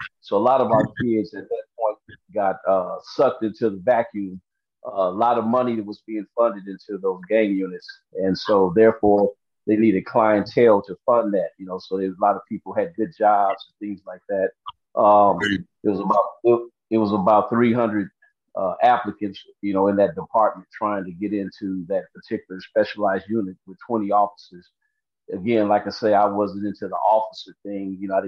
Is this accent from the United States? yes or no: yes; Compton, California, United States; Yeah, I was born and raised in Compton. So, you know, through the Compton school systems, things like that. Went off to school in San Diego.